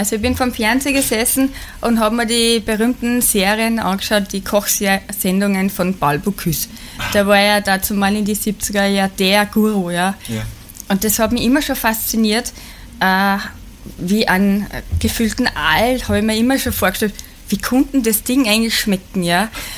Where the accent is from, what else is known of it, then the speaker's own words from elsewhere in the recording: Steyr, Upper Austria, Austria; In meiner kleinen Wohnung in Steyr, weil ich bin aus Oberösterreich, Steyr Stadt.